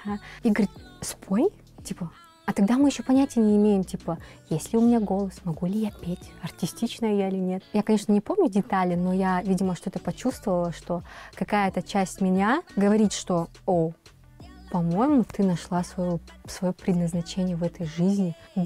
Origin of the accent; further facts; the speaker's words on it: Pavlodar, Pavlodar Region, Kazakhstan; Я из Павлодара.